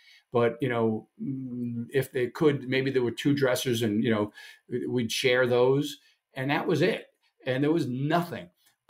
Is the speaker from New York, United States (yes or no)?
yes; Brooklyn, New York, United States; So if you would laugh, I grew up in Brooklyn, and the house that we grew up in, so my parents, my three sisters, myself, and a dog, so six people and a dog, with one bedroom and one bathroom